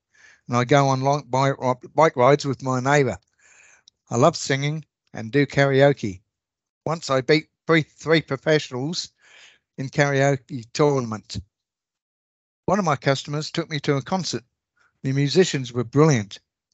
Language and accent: English; South East England, United Kingdom; also born or lived in Bristol; now in Brisbane, Australia; I sell the big issue at South Bank in Brisbane. I was born in Bristol, England, but I grew up in Kent. I was adopted by my mum and dad when I was about 6 and a half